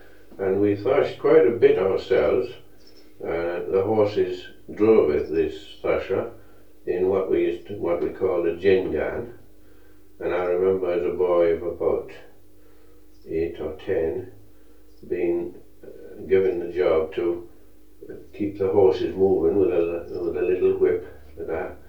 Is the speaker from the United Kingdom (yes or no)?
yes; Stannington, England, United Kingdom; born there; Well, I was born in the Stannington area in 1901. My parents were farmers and had been for generations before them.